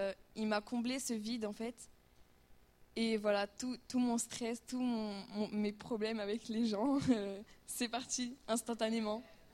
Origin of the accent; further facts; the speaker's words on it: Nice, Provence-Alpes-Côte d'Azur, France; Moi, je suis née dans une famille chrétienne. J'ai grandi à l'église à Nice.